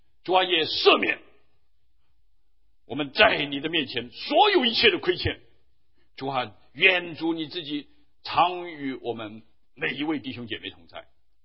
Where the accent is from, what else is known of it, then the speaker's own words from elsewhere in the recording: China; 我们中国人叫炉火纯青啊